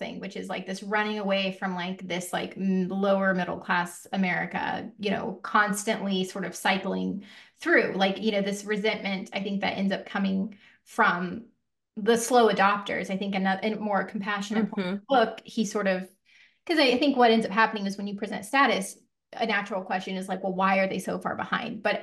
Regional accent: the Ozarks, United States; now in Central Texas, United States; I grew up in the Ozarks and live in Central Texas and my parents, so I'm, you know, I'm of the cloth.

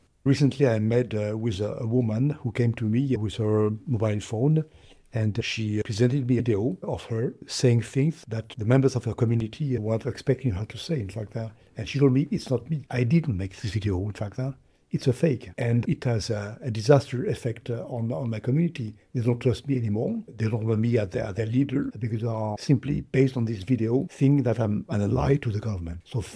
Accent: France; English is a second language; I grew up in France

